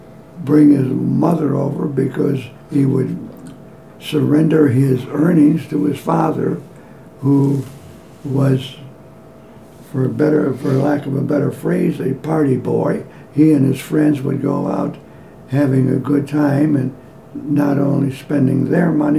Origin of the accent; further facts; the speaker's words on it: Chicago, Illinois, United States; I was born in May 17th, 1926, in Chicago, Illinois.